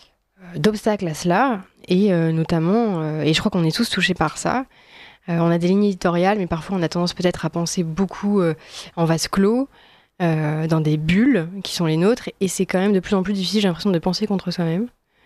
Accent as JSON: {"language": "French", "region": "Brittany", "country": "France", "said": "parce que je suis bretonne"}